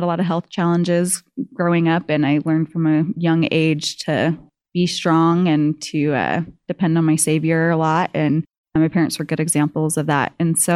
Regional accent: Riverside, California, United States; now in La Verne, United States; I grew up in California in Riverside, but I currently live in Laverne.

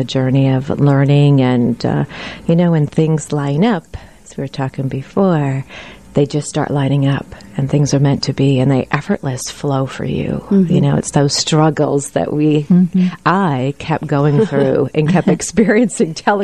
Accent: California, United States; moved away; Language was very difficult. Mm-hmm. The culture was very difficult. Here I came from California, so I felt very lost.

